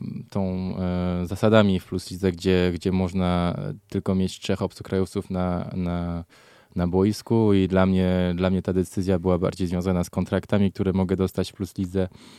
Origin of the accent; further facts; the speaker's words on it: France; się wychowania jako Francuz. Dlatego w domu byłem pod tradycjami polskimi, ale w szkole zawsze było po francusku, nie? Dla mnie to jestem pół Francuzem i pół Polakiem. W sercu zawsze mówię, że jestem Polakiem, ponieważ się tak wychowałem od domu.